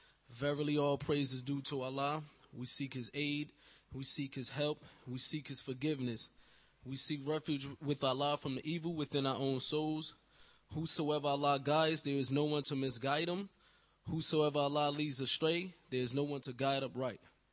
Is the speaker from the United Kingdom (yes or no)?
no; New Jersey, United States; I grew up in New Jersey. I had parents that reverted to Islam. African-American father and a Puerto Rican mother.